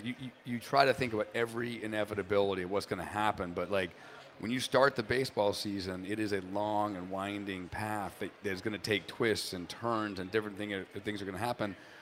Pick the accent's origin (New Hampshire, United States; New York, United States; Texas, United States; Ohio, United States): New Hampshire, United States; also born or lived in Boston; I was in Boston for a long time. I grew up in New Hampshire